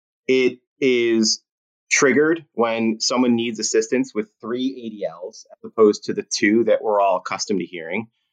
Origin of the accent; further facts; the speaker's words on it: Pennsylvania, United States; particularly in my home state of Pennsylvania.